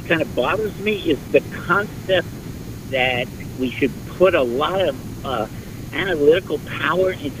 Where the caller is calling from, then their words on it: East Orange, New Jersey, United States; I'm calling from East Orange, New Jersey.